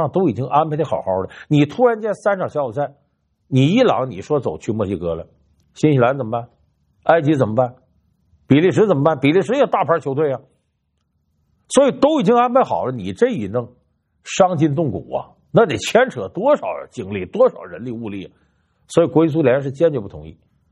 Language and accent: Chinese; Northeast China, China; 用我们东北老家的话，这支球队不省心呢。